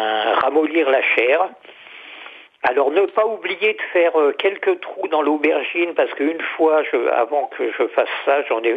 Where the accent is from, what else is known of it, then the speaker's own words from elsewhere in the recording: Clermont-Ferrand, Auvergne-Rhône-Alpes, France; born there; Alors, moi, je suis né à Clermont-Ferrand.